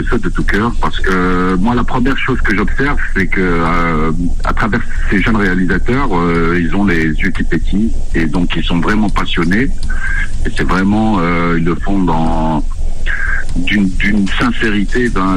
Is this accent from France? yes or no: yes; Mantes, Île-de-France, France; on va dire que de chez nous à Mantes, pour beaucoup de jeunes réalisateurs, ça paraît inaccessible.